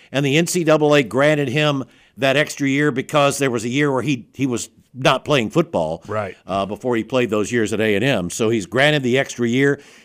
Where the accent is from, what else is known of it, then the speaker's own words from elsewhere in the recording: Alabama, United States; I grew up in South Alabama, Don.